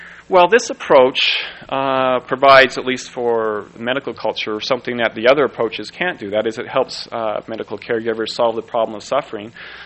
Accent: Oregon, United States; One will be voted on this year in my... I guess it's my home state of Oregon. I'm not sure where my home state is anymore.

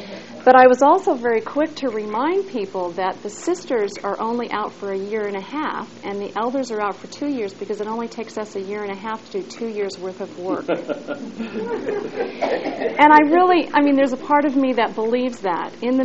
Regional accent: United States; I as American, probably know more about Canada than most Americans do, just because my father had a business there.

